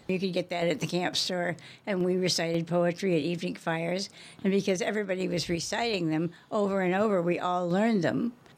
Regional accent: Washington, District of Columbia, United States; born there; I was born in Washington, D.C.

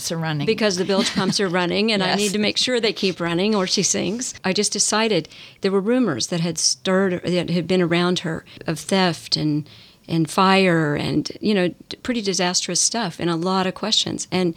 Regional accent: Oklahoma, United States; There are pictures of me that my mom has on the ranch where I grew up in Oklahoma

